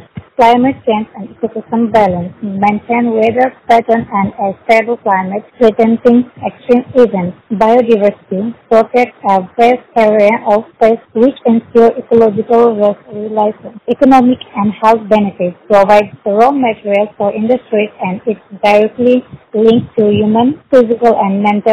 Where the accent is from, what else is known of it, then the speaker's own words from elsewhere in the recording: Dimapur, Nagaland, India; I am from Dimapur, Nagaland.